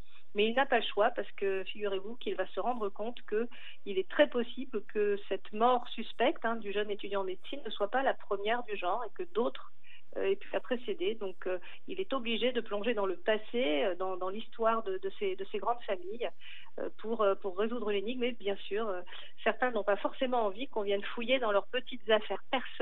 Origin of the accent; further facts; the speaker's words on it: Langogne, Occitanie, France; bien qu'ayant passé mon enfance à Langogne, je ne connaissais pas l'histoire de cet asile